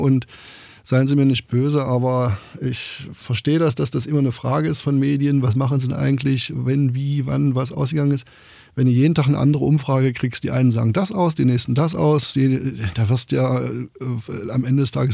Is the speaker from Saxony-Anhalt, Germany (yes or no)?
yes; Saxony-Anhalt, Germany; born there; dass ich hier geboren bin in Sachsen-Anhalt, dass ich 1979